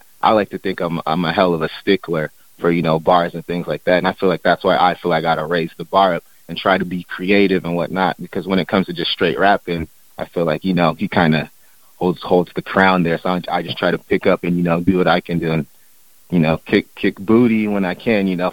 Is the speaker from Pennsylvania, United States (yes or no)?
no; Federal Way, Washington, United States; So, man, we're actually from Federal Way, the Fed. We call it the Fed side. But, yeah, we're from Federal Way. That's, like, a little bit south from Seattle.